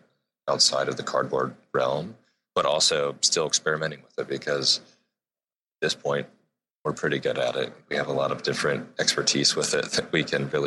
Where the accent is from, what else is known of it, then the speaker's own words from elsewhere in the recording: Ohio, United States; now in Seattle, United States; And for me, growing up in Ohio, and Jonathan grew up in Ohio as well, so we didn't have mountains and water, really. So when we came out here to Seattle, we just kind of were blown away by the natural beauty that's here.